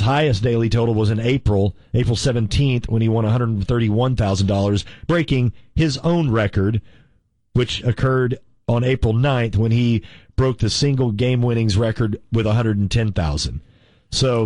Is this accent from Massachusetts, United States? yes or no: yes; Massachusetts, United States; from Western Massachusetts.